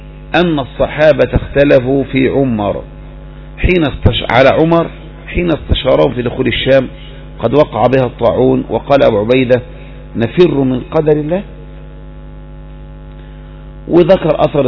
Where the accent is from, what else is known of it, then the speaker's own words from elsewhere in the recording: Egypt; الآن عندنا في مصر، لكن إحنا عندنا وباء كبدي